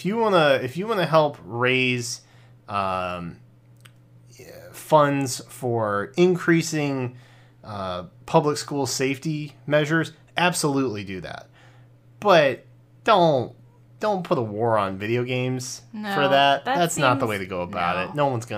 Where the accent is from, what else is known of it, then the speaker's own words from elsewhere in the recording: Ohio, United States; I'm from Ohio, all right? I get it. We're Rust Belt buddies.